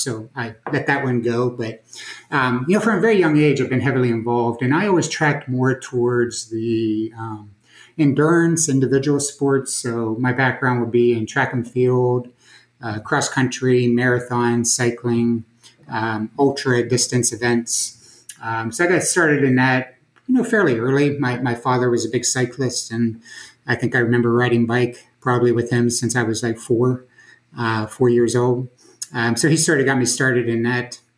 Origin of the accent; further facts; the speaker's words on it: Pittsburgh, Pennsylvania, United States; I grew up in Pittsburgh, Western Pennsylvania, which one would think would be ice hockey, but it was very much a football-oriented Western Pennsylvania, steel mills, blue-collar area.